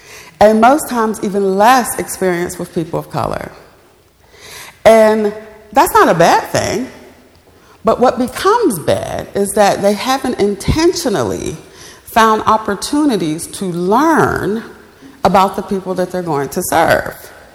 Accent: Bluefield, West Virginia, United States; So I was born in Bluefield, raised in Bluefield, lived at a time when a lot of families coexisted intergenerationally.

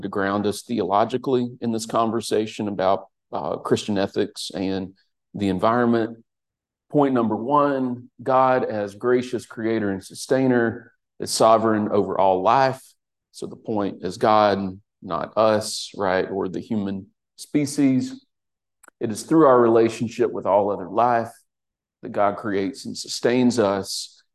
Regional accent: South Carolina, United States; I grew up near the Chattooga River in upstate South Carolina in 1998.

